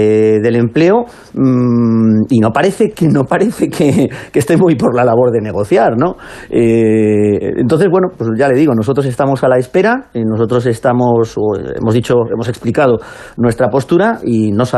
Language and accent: Spanish; Huelva, Andalusia, Spain; los andaluces no somos, como se nos ha dicho, yo soy de Huelva